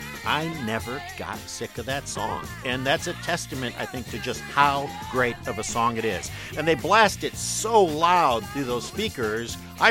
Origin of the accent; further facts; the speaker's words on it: Detroit, Michigan, United States; but I am a kid from Detroit